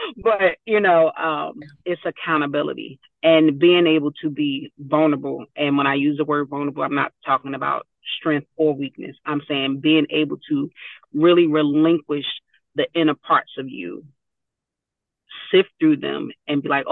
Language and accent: English; Newark, New Jersey, United States; So, little girl born and raised in Newark, New Jersey.